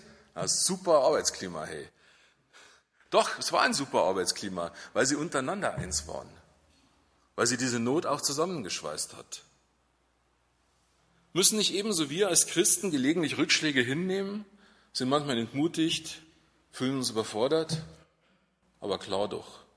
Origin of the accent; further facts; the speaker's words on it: Landshut, Bavaria, Germany; Das ist bei uns in Landshut noch ein bisschen breiter gesiedelt als bei euch.